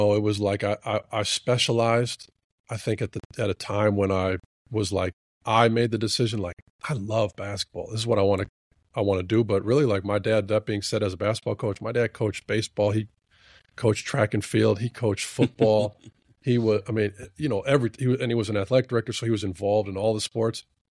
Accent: Brown Deer, Wisconsin, United States; And I grew up in Brown Deer my whole life, and that was really where it took place.

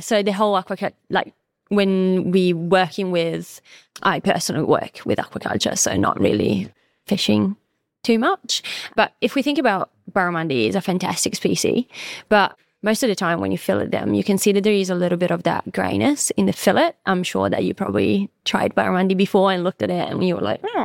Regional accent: Liguria, Italy; also born or lived in French Polynesia; I'm originally from Italy in a small fishing village in the coast near Genova. By the Cinque Terre, everyone loves it because it's a beautiful place.

